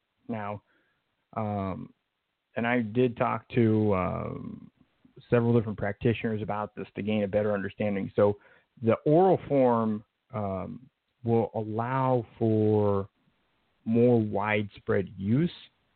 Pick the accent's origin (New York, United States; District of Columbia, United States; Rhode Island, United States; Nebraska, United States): Nebraska, United States; I'm from Nebraska. I'm not all that unfamiliar with tornadoes.